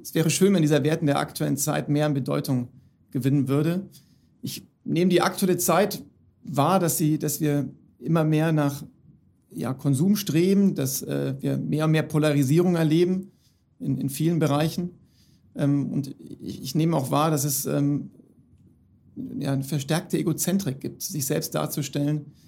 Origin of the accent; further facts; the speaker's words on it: Augsburg, Bavaria, Germany; Also ich bin in Augsburg aufgewachsen, zusammen mit zwei Geschwistern, zwei Brüdern, war der mittlere von uns dreien.